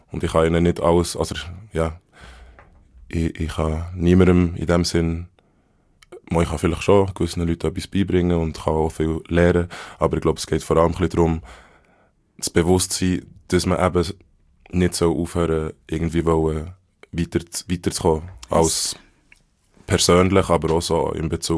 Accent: Bern, Switzerland; ich bin in Bern in einem Spital geboren.

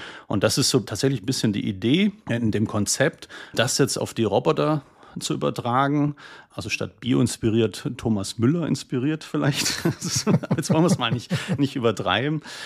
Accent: Stuttgart, Baden-Württemberg, Germany; Ja, wobei ich betonen will, dass ich als Stuttgarter natürlich

